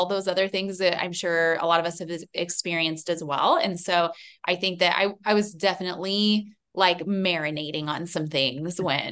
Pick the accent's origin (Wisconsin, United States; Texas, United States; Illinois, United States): Texas, United States; I grew up in Texas, which is, you know, every state in the South, even though Texas isn't technically the South